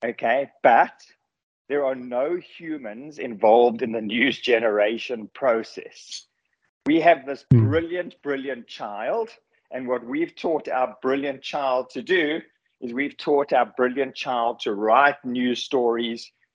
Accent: South Africa; now in United States; I live in America now, but I'm obviously ex-South African, as you can hear from my accent.

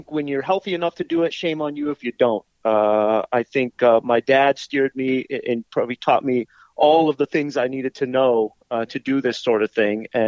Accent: Los Angeles, California, United States; I grew up in Los Angeles, and so I branded it as the LA County Jail bus.

